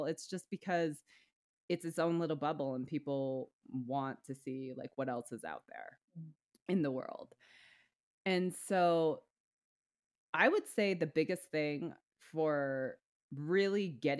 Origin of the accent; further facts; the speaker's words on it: Vermont, United States; moved away as an adult; also born or lived in Hawaii; I was 18 when I moved to Hawaii and people would be like, oh, where are you from? And I'd be like, oh, I'm from Vermont.